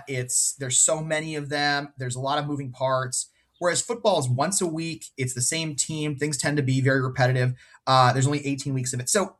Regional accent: New England, United States; Sure, but I'm also from New England.

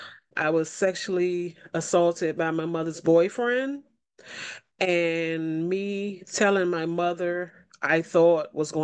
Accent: Washington, District of Columbia, United States; I am from Southeast Washington, D.C., and I'm here to tell you my story.

